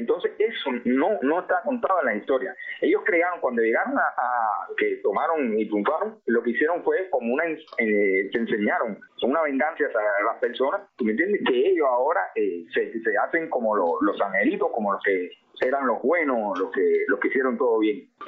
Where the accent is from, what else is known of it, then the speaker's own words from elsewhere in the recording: Cuba; como patriota, como cubano que soy, y también como padre